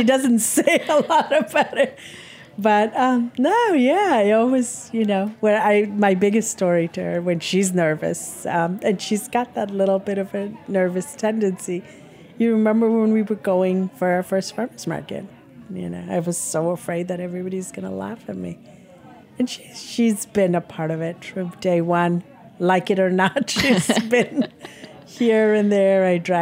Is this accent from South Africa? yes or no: no; India; now in United States; think I'm always going to be Indian at heart. I mean, it depends on the day. But for the most part, I'm Indian, who is an American too.